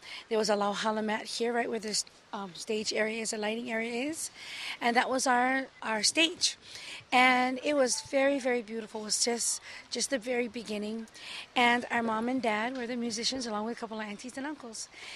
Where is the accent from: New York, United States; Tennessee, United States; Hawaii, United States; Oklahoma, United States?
Hawaii, United States; And we were raised on Pu'uhue Ranch right on the Kohala Mountains. And there on the top of the mountains, there were no television or radio.